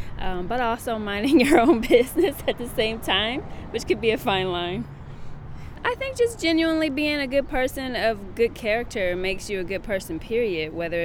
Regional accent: Fort Wayne, Indiana, United States; I'm here from Fort Wayne.

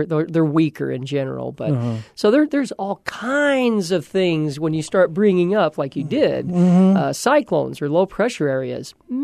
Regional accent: Long Beach, California, United States; I grew up in Long Beach, California. Very, very few thunderstorms.

